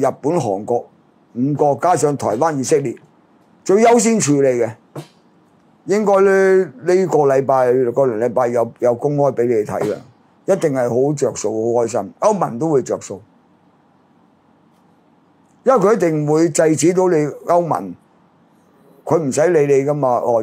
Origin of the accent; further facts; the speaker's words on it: China; 我作為中國人，我梗係幫自己國家